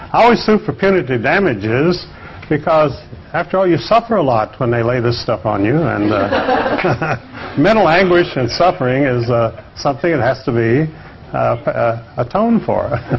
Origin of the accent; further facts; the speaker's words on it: Staunton, Virginia, United States; On July the 2nd, my hometown newspaper there in Stanton, Virginia, interviewed me.